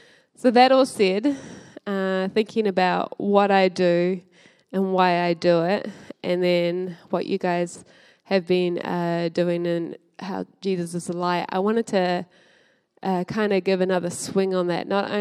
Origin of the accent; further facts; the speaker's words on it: Western Province, Papua New Guinea; also born or lived in PNG; I'm a Bamu lady. I'm from Bamu. I'm from lots of places in PNG, but I like the Bamu.